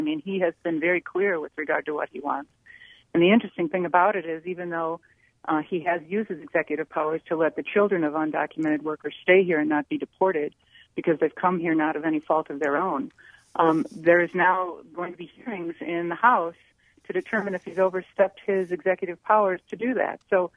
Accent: Chicago, Illinois, United States; I remember growing up in Chicago, knockout game was common then.

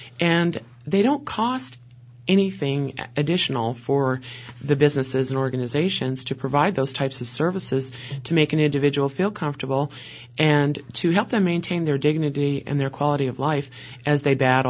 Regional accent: Stevens Point, Wisconsin, United States; Well, I'm from Stevens Point, and I can just speak for our community.

